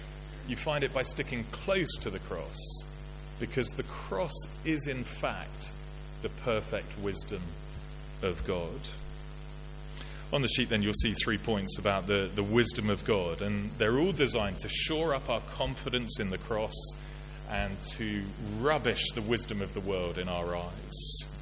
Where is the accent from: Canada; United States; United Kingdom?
United Kingdom; It's just because we're British and we're not very good with emotions